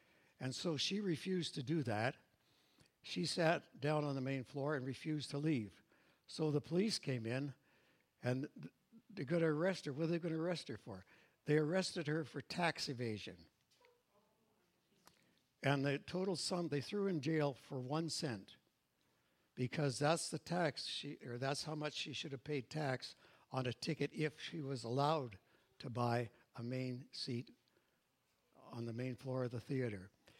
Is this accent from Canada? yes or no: yes; Canada; There are benefits of being a Canadian.